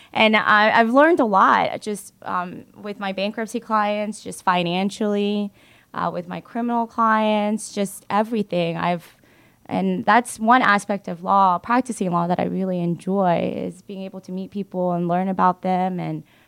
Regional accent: Marietta, Georgia, United States; I grew up in Marietta. So I'm really glad to be back where I grew up and helping the community where I grew up.

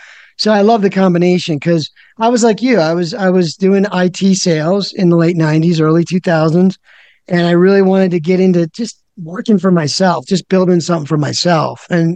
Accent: Philadelphia, Pennsylvania, United States; But listen, New York and Philly, I'm from Philly, but the food, I'm not going to ever argue.

